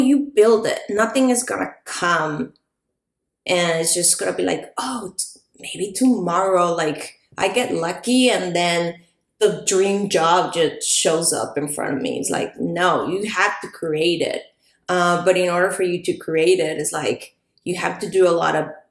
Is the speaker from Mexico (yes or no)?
yes; Mexicali, Baja California, Mexico; English is a second language; moved away as an adult; now in San Diego, United States; Yes, I'm from Mexicali, Baja California, which is 2 hours away from here, San Diego, where we are. I've been living in San Diego for around almost